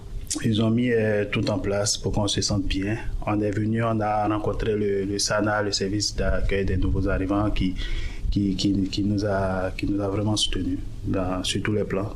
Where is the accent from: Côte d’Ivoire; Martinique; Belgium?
Côte d’Ivoire; moved away as an adult; now in Canada; Je viens de la Côte d'Ivoire.